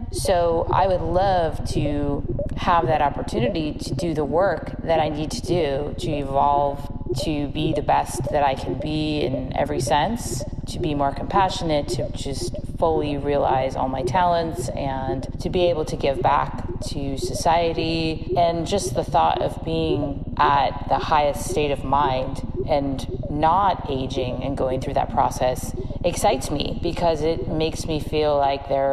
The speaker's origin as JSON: {"language": "English", "town": "Los Angeles", "region": "California", "country": "United States", "said": "I am from Los Angeles, California"}